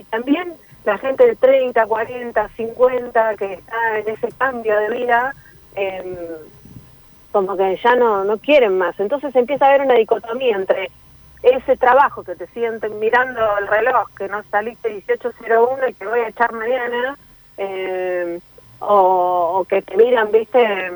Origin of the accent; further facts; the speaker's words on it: Villa Lugano, Buenos Aires, Argentina; yo vengo de Villa Lugano y no tenía un peso y nunca lo tuve de chica, ¿no?